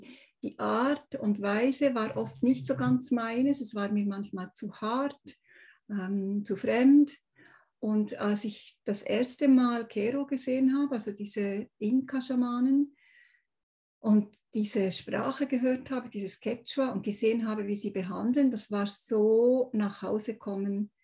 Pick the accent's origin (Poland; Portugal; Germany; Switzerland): Switzerland; ich komme aus der Schweiz, wie man wahrscheinlich hört.